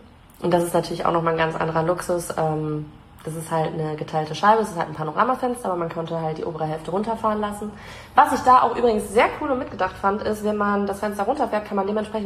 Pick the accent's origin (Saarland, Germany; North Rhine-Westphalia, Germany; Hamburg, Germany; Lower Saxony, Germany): North Rhine-Westphalia, Germany; Reckenfeld; ich wohne in Rheine. Weil man sagt erstmal nur Münster, weil sonst irgendwie fühlt niemand quer aus Deutschland mit den Orten hier. Brauche ich nicht sagen, ich komme aus Reckenfeld zum Beispiel.